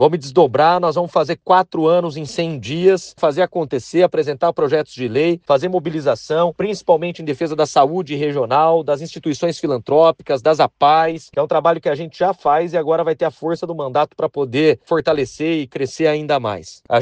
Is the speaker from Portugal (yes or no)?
no; Jaú, São Paulo, Brazil; born there; Eu vivo em Jaú, sou nascido em Jaú